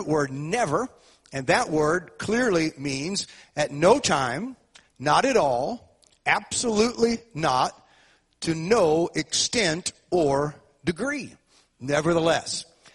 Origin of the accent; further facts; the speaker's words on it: St. Louis, Missouri, United States; When I grew up in South St. Louis, I attended Horace Mann Elementary School